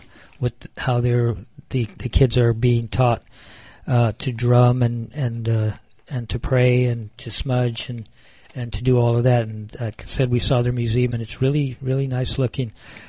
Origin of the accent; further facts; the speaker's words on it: Fremont, United States; I was raised in Fremont, and I needed to find out what it was about.